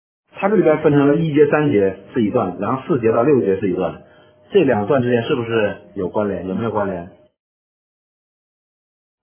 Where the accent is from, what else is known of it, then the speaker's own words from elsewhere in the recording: China; 那我们中国人都有，那些读书人都有圣灵的果子，对不对？